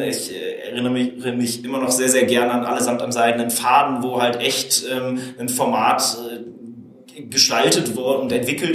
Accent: St. Tönis, North Rhine-Westphalia, Germany; Genau, ich bin in St. Tönis aufgewachsen und in Krefeld dann zur Schule.

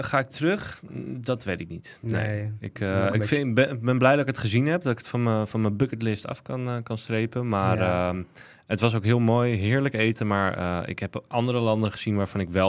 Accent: Santpoort-Noord, North Holland, Netherlands; also born or lived in Haarlem; Ik ben wel geboren in Haarlem, maar ik ben opgegroeid in Zandpoort Noord, waar ik nu weer woon. Ligt tegen Haarlem aan.

